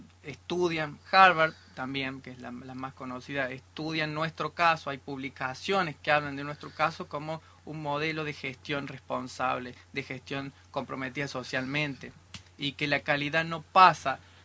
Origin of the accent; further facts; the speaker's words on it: Villa Mercedes, San Luis, Argentina; born there; accent: mixed Córdoba tonada; No, yo nací en Villa Mercedes, San Luis.